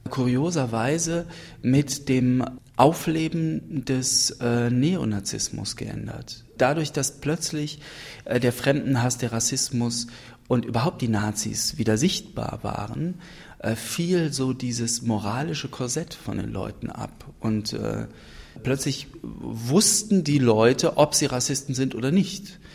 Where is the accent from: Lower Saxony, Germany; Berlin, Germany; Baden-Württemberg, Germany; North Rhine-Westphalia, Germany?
North Rhine-Westphalia, Germany; Cologne; Ich bin in Köln-Riehl aufgewachsen, am Rhein wohnten wir und im alten Teil von Riehl ging ich zur Schule